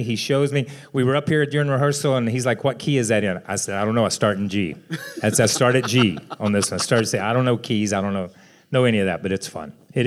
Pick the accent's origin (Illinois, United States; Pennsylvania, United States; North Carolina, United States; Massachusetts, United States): North Carolina, United States; Level Cross; my dad always said, we're from Level Cross, North Carolina. That's where you're from. That's where you go back to.